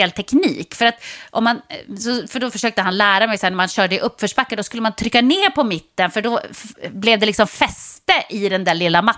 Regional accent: Norrland, Sweden; born there; Jag är bara född i Norrland och har liksom åkt skidor hela livet.

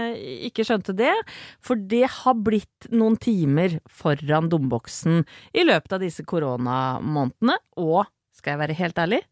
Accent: Åsgårdstrand, Vestfold, Norway; jeg kommer fra Åsgårdstrand, og vi har ikke noe hokk I miljøet I Åsgårdstrand.

